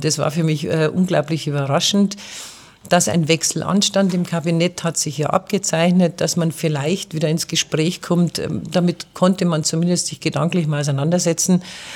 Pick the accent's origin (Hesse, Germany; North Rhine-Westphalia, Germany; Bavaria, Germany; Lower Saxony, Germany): Bavaria, Germany; Dauerhaft nicht, weil das ist meine Heimat, hier bin ich verwurzelt